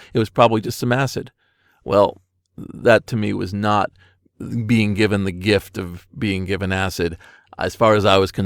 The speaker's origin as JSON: {"language": "English", "country": "United States", "said": "Now, I'm an American."}